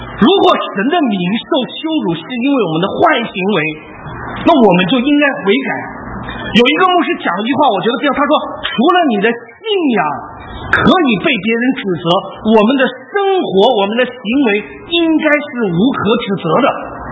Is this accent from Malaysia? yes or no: no; China; 所以我是中国人做牧师哈